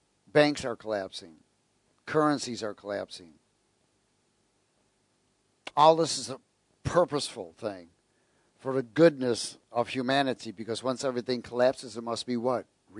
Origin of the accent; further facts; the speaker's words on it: New York, United States; born there; I mean, I was born in New York, and many of my friends from school, their families were on welfare.